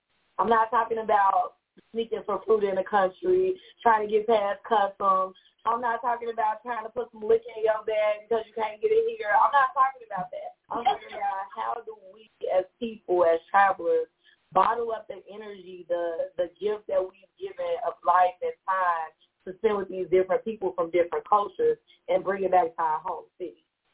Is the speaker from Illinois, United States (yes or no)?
yes; Chicago, Illinois, United States; we're from the Midwest, like I am. I'm a Chicago girl.